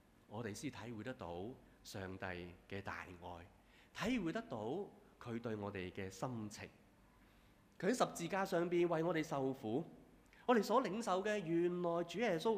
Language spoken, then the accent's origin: Cantonese; Guangdong, China; 即系用我哋广东人一句嘅说话咧